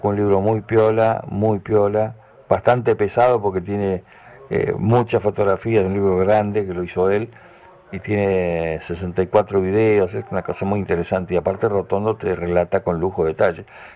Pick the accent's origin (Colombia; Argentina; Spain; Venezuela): Argentina; Y somos argentinos.